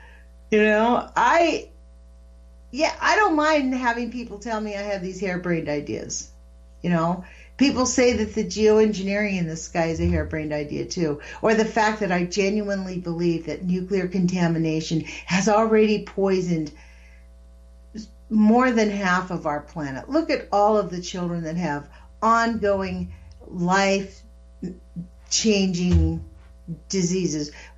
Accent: Los Angeles, California, United States; I'm from Los Angeles. When I first came here, I was afraid to eat a blackberry off the bush.

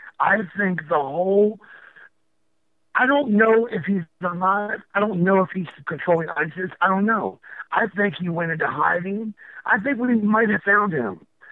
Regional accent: United States; I'm an American, and I don't like what Barack Obama has done with the United States.

